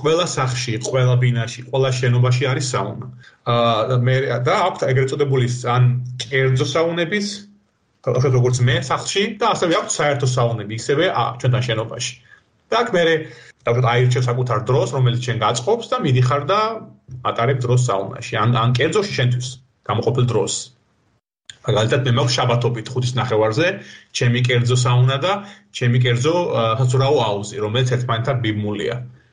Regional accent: Batumi, Adjara, Georgia; რა თქმა უნდა დავიბად და გავიზარდე ბათუმში

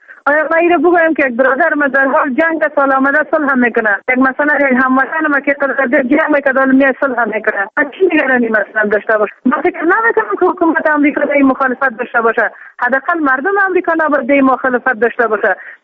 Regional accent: Afghanistan; ما افغان هستیم، انسان هستیم، از یک مملکت هستیم، از یک خاک هستیم

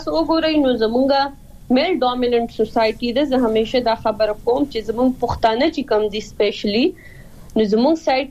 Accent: Swat, Khyber Pakhtunkhwa, Pakistan; زه خپل چونکه د سوات نه يم

